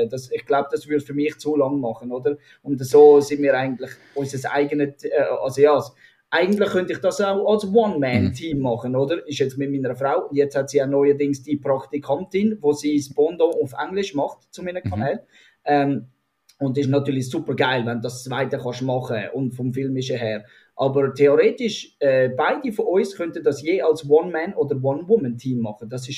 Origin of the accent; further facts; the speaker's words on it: Switzerland; für mich als Schweizer Creator.